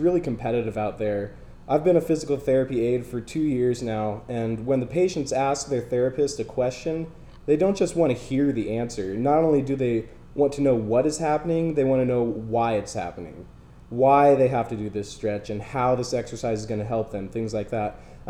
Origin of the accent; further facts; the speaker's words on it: Dana Point, California, United States; I'm from Dana Point up in Orange County.